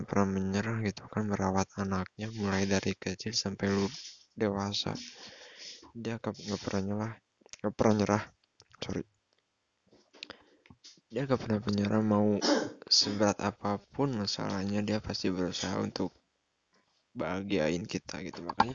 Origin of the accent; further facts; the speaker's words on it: Sindangraya, West Java, Indonesia; Gua waktu kecil dulu tinggal di Sindangraya, bukan di Serang-Serang. Sindangraya, Cicahem, Caket Ujung Berung, suka miskin.